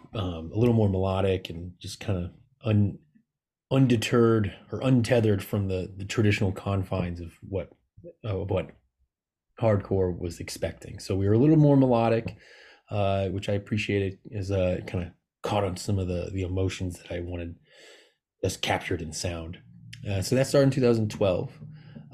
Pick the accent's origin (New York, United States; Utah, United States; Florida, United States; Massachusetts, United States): Massachusetts, United States; but I was from Massachusetts, and the big kind of reigning sound and scene was the Boston straight edge and Boston hardcore sound